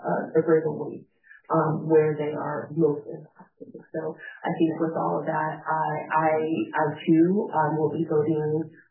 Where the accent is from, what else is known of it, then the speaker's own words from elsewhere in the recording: West Sacramento, California, United States; I know myself, I've advocated for Winters, even though, again, I'm from West Sacramento.